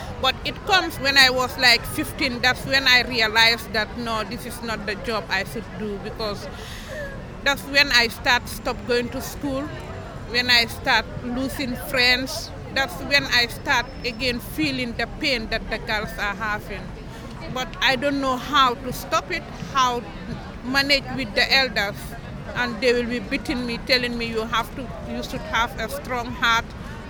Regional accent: Gambia; I'm from the Gambia.

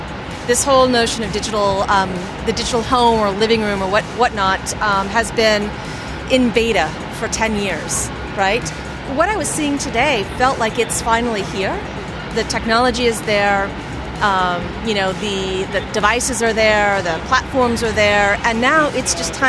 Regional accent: New York, United States; from New York.

